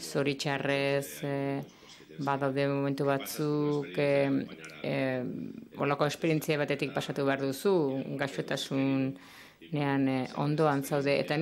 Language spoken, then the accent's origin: Basque; Argentina; Argentinarra da, ni argentinarra naiz.